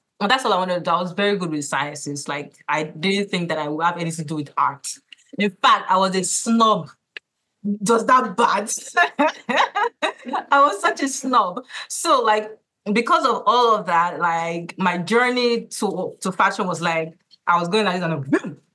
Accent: Nigeria; now in Baltimore, United States; I am a Nigerian fashion designer based in Baltimore.

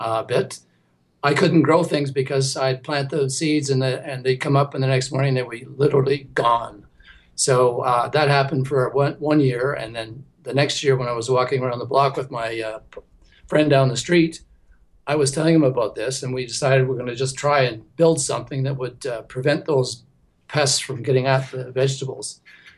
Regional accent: Ottawa, Ontario, Canada; I say I'm from Ottawa, but I live outside of a little village associated with Ottawa called Stittsville.

